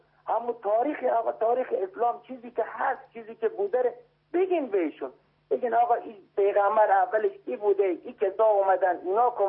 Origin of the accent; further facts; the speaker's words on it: Afghanistan; من افغانی هستم، مادرمون سنی بوده